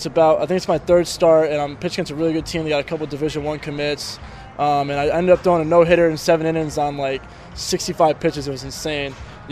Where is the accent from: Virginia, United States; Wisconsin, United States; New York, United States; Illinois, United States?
New York, United States; now in Houston, United States; And I'm from New York, and that's not really a big thing. It's kind of either go D1 or go home. So I decided to take a huge chance of myself. I went down to Houston, Texas, and the rest is history.